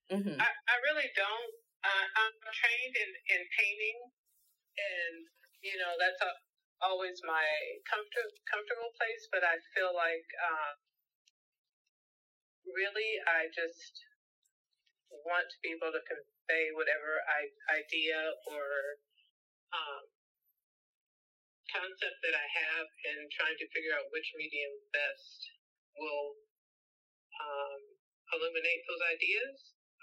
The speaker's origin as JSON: {"language": "English", "town": "Kewanee", "region": "Illinois", "country": "United States", "tie": "born or raised there", "also_born_or_lived": "Los Angeles", "lives_now": "Chicago, United States", "said": "I'm from a little small town in Illinois, Kewanee, Illinois. So I'm not from Chicago, but I've been here for 30 years."}